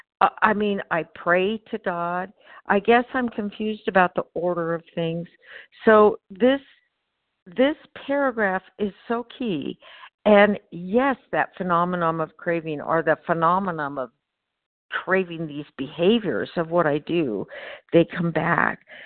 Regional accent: Nevada, United States; I'm from Northern Nevada, and this is the first time I've spoken on this meeting.

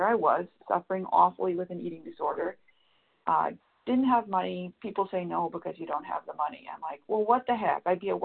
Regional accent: Maine, United States; But I'm from Maine. We're kind of in the woods. We don't have any of those programs in the state.

